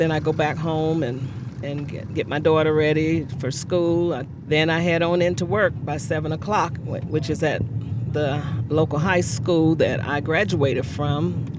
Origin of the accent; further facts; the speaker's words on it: Oklahoma City, Oklahoma, United States; I'm from Oklahoma City.